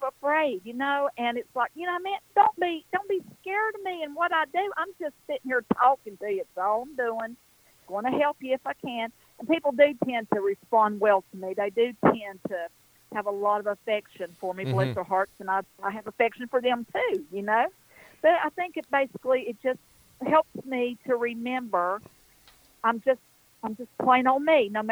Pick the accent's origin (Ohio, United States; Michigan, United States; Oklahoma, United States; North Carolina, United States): North Carolina, United States; I'm right there in the foothills of Western North Carolina.